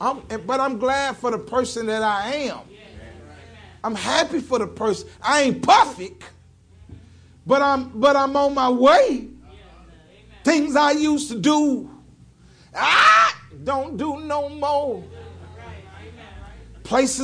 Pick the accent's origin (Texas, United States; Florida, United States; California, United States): Florida, United States; also born or lived in New Jersey; I grew up in Florida and in New Jersey. And based upon my surroundings, that molded a character in me.